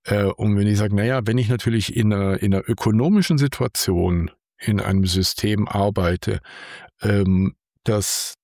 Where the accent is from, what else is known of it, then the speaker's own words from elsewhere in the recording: Baden-Württemberg, Germany; Als Schwabe irgendwie ist das nicht unbedingt mein Naturell.